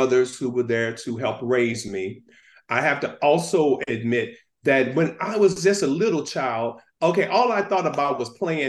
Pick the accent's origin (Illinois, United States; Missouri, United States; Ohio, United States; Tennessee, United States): Missouri, United States; St. Louis; So that is the area that I was raised in Pruitt-Igoe.